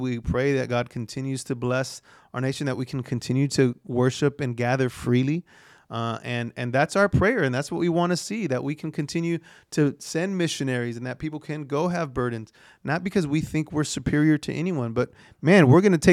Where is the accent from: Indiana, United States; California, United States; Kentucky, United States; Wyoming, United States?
California, United States; Moreno Valley; I'm from Moreno Valley and we rep that.